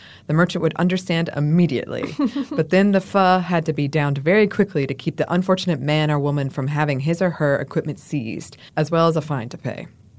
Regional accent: United States; moved away as an adult; now in Edinburgh, United Kingdom; I'm an American expat living in Edinburgh, Scotland

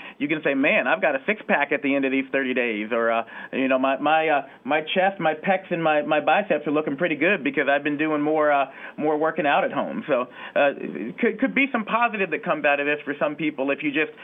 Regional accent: the South, United States; Unfortunately, I grew up in the South, and you know, you give everyone a kiss on the cheek and you hug

